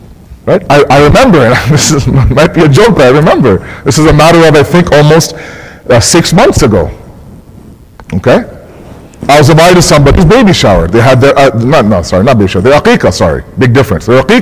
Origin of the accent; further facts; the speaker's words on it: Philadelphia, Pennsylvania, United States; born there; I'm going to tell you where I'm from. I was born in Philadelphia.